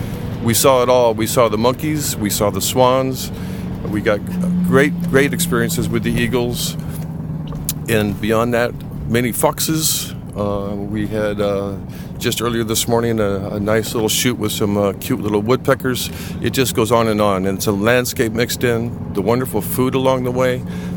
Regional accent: Santa Monica, California, United States; I come from Santa Monica, California.

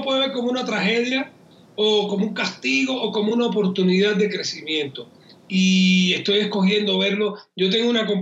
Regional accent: Cuba; moved away; Cuando salí de Cuba, estuve 16 días perdido en el mar en una tormenta

